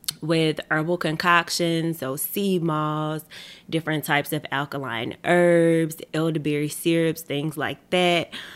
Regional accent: Memphis, Tennessee, United States; Born and raised in Memphis, Tennessee.

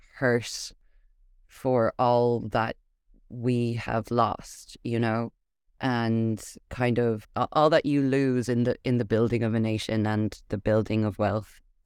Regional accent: Ireland; maybe indicative of, you know, myself as an Irish person, that I really didn't have the language for the thing I was searching for.

